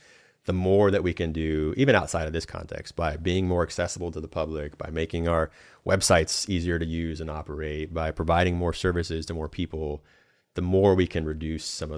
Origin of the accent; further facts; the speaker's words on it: Steilacoom, Washington, United States; I grew up in Steilacoom, Washington, with a view of McNeil Island.